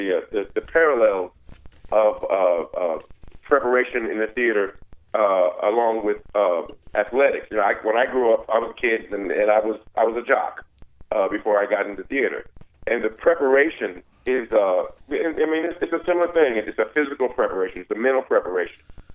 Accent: Indianapolis, Indiana, United States; Which is my hometown.

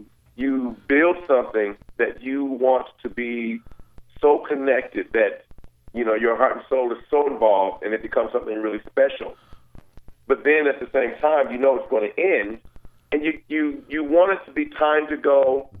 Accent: Indianapolis, Indiana, United States; Which is my hometown.

